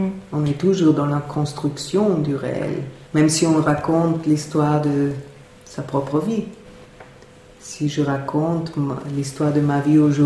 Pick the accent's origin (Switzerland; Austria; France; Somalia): Austria; Vienna; Je suis partie plusieurs fois de Vienne. Je suis toujours rentrée, retournée. Quand j'étais jeune, je voulais toujours partir, ne pas vivre dans cette ville.